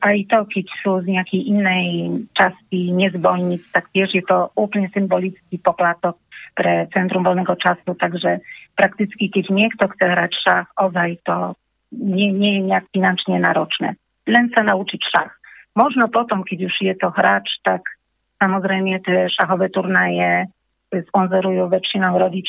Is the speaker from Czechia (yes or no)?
no; Poland; Slovak is a second language; Áno, pochádzam z Polska.